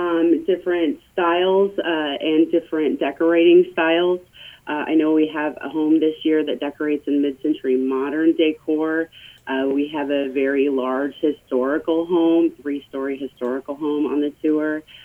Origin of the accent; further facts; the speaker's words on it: Oskaloosa, Iowa, United States; I grew up in Oskaloosa